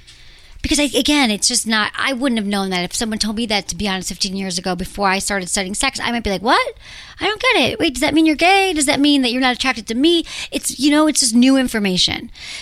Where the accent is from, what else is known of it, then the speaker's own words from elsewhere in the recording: Michigan, United States; And you're in Wisconsin and I'm from Michigan.